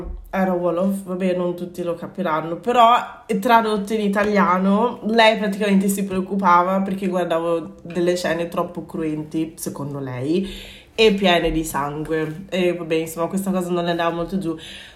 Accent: Senegal; also born or lived in Italy; now in London, United Kingdom; sono nata in Italia, di origine senegalese. Nata in Italia, cresciuta in Senegal e abito a Londra momentaneamente.

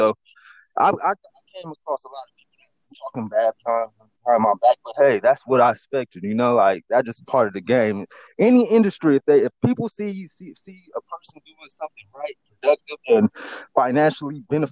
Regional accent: Long Beach, California, United States; I'm from North Long Beach, California, to be exact. West Coast, LA County.

